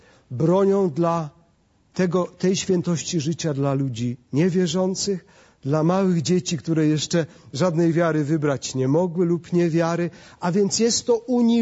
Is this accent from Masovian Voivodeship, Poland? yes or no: no; Pomeranian Voivodeship, Poland; bo ja jestem z Kaszub, z powiatu wejherowskiego.